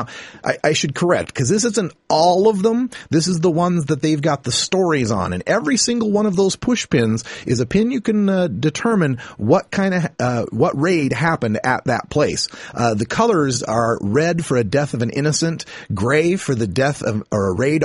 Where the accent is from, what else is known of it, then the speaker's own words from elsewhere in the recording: Idaho, United States; Now, I'll go to my home state of Idaho here